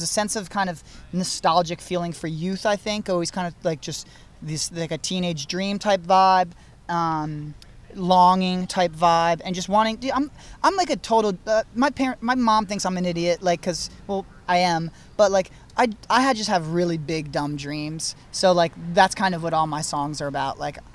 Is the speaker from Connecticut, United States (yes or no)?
yes; Darien, Connecticut, United States; I'm at my hometown in Connecticut, small little Darien, Connecticut.